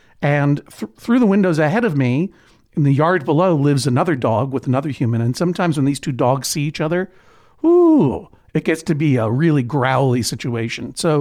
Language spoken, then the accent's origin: English; Brookline, Massachusetts, United States; because coming from Brookline, Massachusetts, New York felt like a totally lawless place.